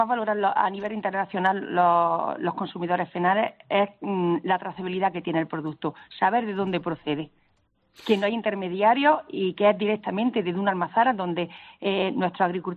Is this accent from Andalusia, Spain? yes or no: yes; Huesa, Andalusia, Spain; no solo en mi pueblo, en Huesa, sino en todos los pueblos de la provincia de Jaén